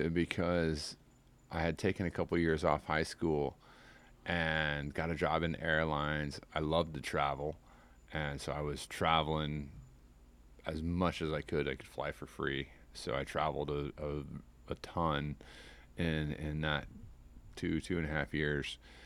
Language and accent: English; Midwest, United States; Yeah, so I mean, I grew up in the Midwest, running around creeks, which was still kind of a shallow water fishery.